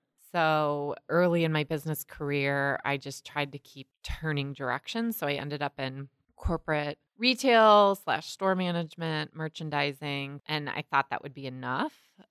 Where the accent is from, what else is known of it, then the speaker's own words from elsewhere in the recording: Midland, Michigan, United States; also born or lived in Cincinnati / Atlanta; So I was born in Cincinnati. My dad worked for Dow Chemical for a majority of his career. So we went to Midland, their headquarters. Then we went to Atlanta, Georgia, and then back to Midland.